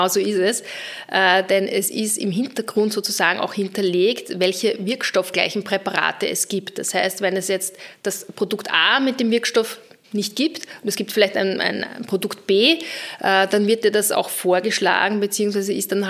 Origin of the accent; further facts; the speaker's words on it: Vienna, Austria; als Wienerin